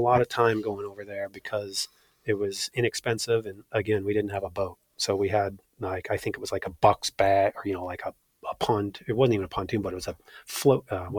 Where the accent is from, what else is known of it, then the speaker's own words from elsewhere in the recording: Tacoma, Washington, United States; Tacoma, Washington.